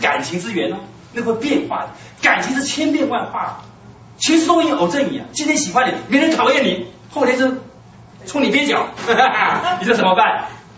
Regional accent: Taiwan; 我们来自台湾，我们非常的希望台湾是一个福地啊

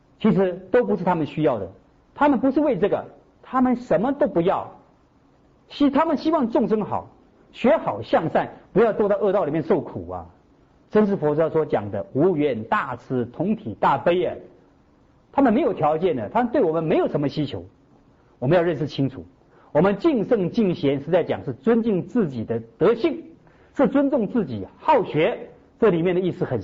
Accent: China; 我们是中国人啊，我们继承的就是大乘佛法跟儒家的文化

